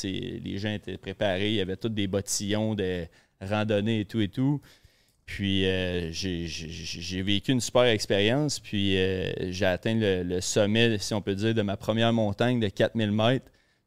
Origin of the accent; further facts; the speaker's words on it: Drummondville, Quebec, Canada; Oui, je viens de Drummondville. J'ai grandi ici, puis je vis encore ici.